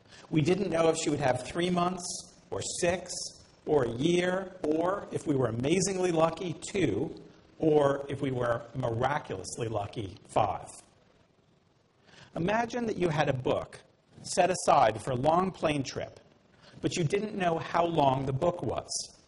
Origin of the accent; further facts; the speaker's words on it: Cambridge, Massachusetts, United States; When I was growing up, we grew up in Cambridge, Massachusetts